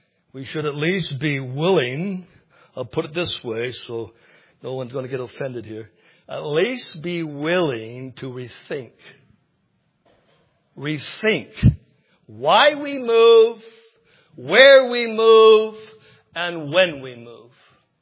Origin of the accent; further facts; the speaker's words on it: United States; but I can speak against football now because I'm American.